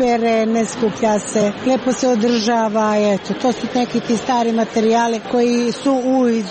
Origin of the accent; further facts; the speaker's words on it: Mokra Gora, Šumadija and Western Serbia, Serbia; dolazim iz Mokre Gore.